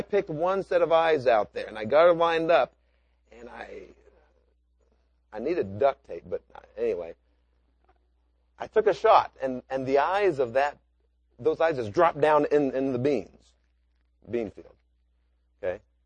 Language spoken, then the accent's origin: English; Missouri, United States; I'm from Northeast Missouri, and like many places in the country, you have packs and packs and packs of coyotes